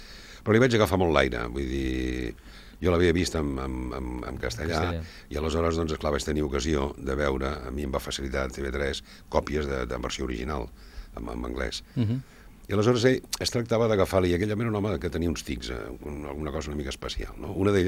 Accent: Catalonia, Spain; perquè jo soc empordanès, i aleshores el català que volien aquí doncs, era el que nosaltres en diguem barceloní, no?

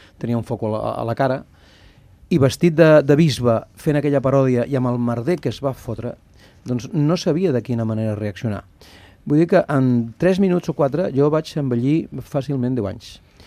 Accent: Barcelona, Catalonia, Spain; born there; Jo és que no em sento espanyol, no em sento, he nascut a Barcelona

